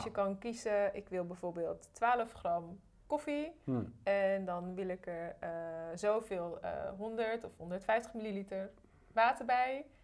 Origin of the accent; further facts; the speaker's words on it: Friesland, Netherlands; now in The Hague, Netherlands; Ik kom uit Friesland en ik woon sinds 2 jaar in Den Haag.